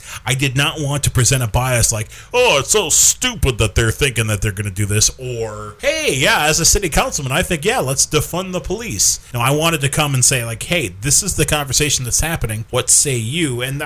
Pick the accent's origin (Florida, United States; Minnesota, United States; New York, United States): Minnesota, United States; Minneapolis; now in Sheldon, United States; because I am from Minneapolis...